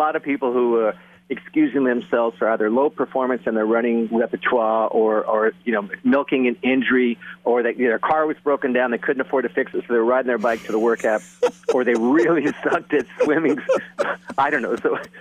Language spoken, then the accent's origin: English; California, United States; I came down here from Orange County, where I grew up, to go to college in 1976.